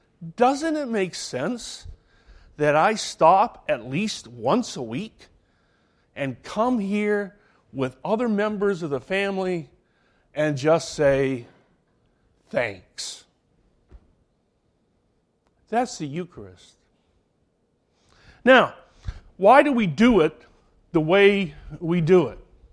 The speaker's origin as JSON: {"language": "English", "region": "Scotland", "country": "United Kingdom", "tie": "born there", "said": "I was born in Scotland. I'm cheap."}